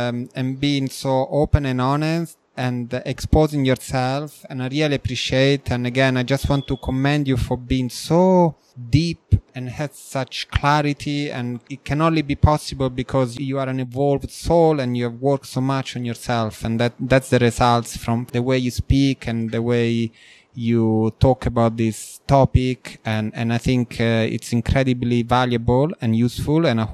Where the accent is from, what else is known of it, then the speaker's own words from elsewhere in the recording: Rome, Lazio, Italy; now in Singapore; Well, I have to say that I'm from Rome, and after driving in Rome, that's not really my main challenge.